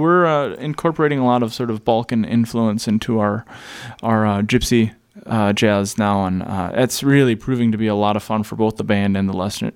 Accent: Grand Rapids, Minnesota, United States; I grew up on Clearwater Road on Clearwater Lake, north of Grand Rapids, Minnesota.

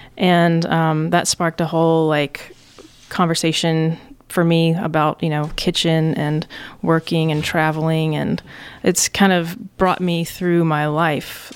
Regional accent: Little Rock, Arkansas, United States; moved away as an adult; Well, you know, I grew up in Little Rock, Arkansas, and after college, I really just needed to get out. So I got my work visa and moved to London, England.

